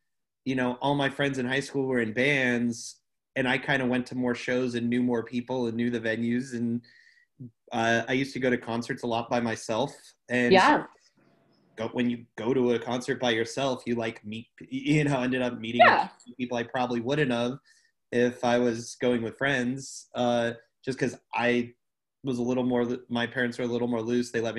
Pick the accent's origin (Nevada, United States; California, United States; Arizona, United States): Arizona, United States; Mesa; Yeah, Mesa, Arizona, went to ASU.